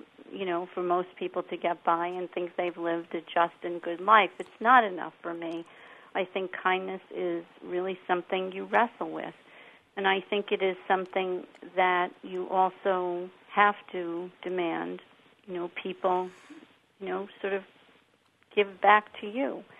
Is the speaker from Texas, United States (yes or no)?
no; New York City, New York, United States; I am a person who was born and raised in New York City.